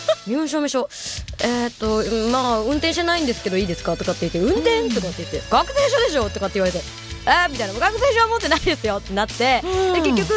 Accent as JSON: {"language": "Japanese", "town": "Amagasaki", "region": "Hyogo", "country": "Japan", "tie": "born there", "said": "兵庫県の尼崎で生まれたんですよ"}